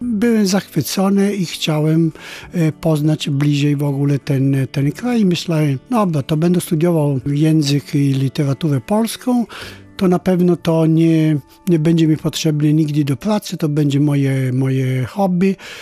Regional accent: Italy; Polish is a second language; now in Gdańsk, Poland; wiedzą, że ja jestem Włochem i oczywiście mówię płynnie po włosku.

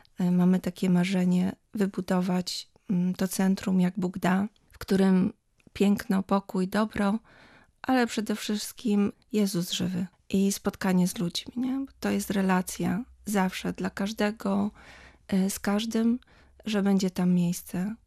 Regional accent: Wrocław, Lower Silesian Voivodeship, Poland; My w ogóle jesteśmy wrocławianie z mężem z urodzenia. Tam kończyłam też liceum sióstr Urszulanek.

